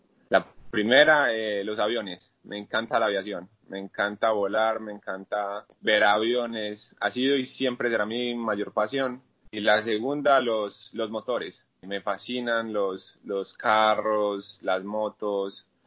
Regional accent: Medellín, Antioquia, Colombia; yo soy de Medellín, 100% paisa en realidad. Soy hijo de papá y mamá paisas. Yo nací en Medellín, en la Clínica Prado.

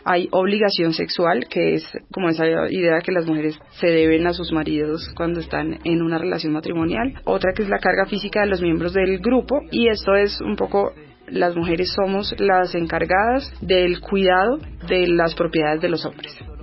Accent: Bogotá, Colombia; born there; yo no soy una mujer afrodescendiente, y segundo, que yo nací en Bogotá en unas condiciones socioeconómicas particulares

